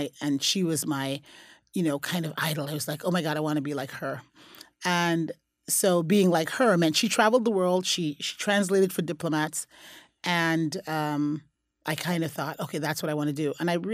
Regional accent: Bronx, New York, United States; I grew up in the Bronx.

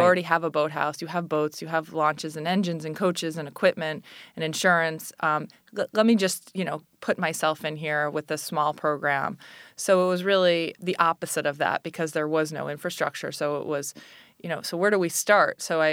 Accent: New York City, New York, United States; I wanted to come back to New York City. I'm originally from New York City.

